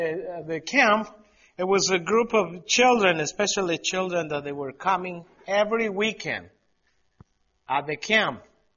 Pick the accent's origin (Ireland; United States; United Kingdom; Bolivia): Bolivia; now in Canada; I was born and raised in Bolivia, in a small little town down there.